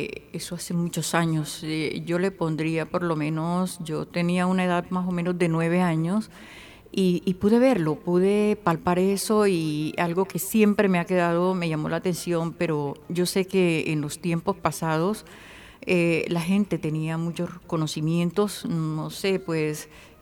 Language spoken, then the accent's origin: Spanish; Baral, Córdoba, Colombia; born there; Sí, yo nací en el Baral.